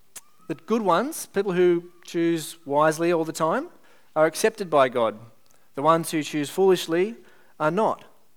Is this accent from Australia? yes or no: yes; Sydney, New South Wales, Australia; where I grew up in Sydney